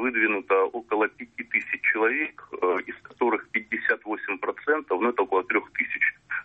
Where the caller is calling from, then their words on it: Moscow, Russia; Из Москвы.